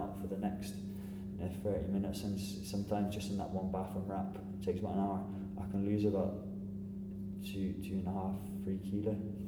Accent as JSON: {"language": "English", "town": "Birmingham", "region": "West Midlands", "country": "United Kingdom", "said": "I'm from Birmingham, so originally from near Birmingham"}